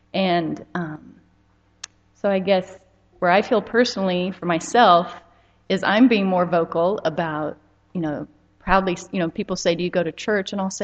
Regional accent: Hiawatha, United States; I grew up in Hiawatha, and for 6 years I wrote a progressive op-ed piece for our hometown newspaper

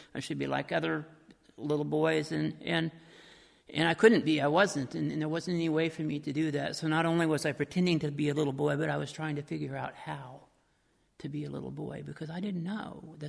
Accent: Eudora, Kansas, United States; I'll start my story by telling you that I was born in Lawrence, Kansas, last day of 1957, and I'm a Jayhawk, and it's not my fault. But I was raised on a little farm outside of Eudora, Kansas, a few miles east of Lawrence

